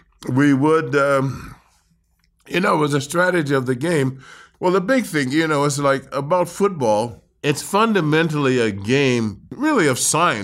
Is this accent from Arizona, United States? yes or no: no; Winston-Salem, North Carolina, United States; moved away as an adult; now in Minnesota, United States; Well, you know, I came here from Winston-Salem, North Carolina, to go to University of Minnesota.